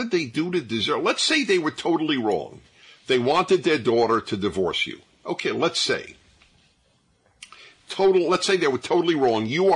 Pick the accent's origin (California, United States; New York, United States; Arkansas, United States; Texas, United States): New York, United States; I grew up in New York, and I played in Madison Square Garden for 56 seconds.